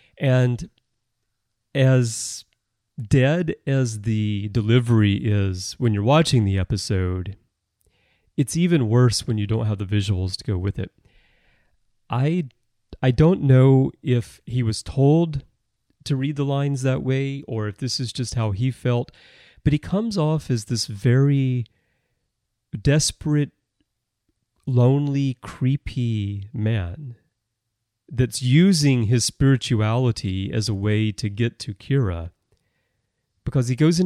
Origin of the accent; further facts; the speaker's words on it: the South, United States; And I'm from the South.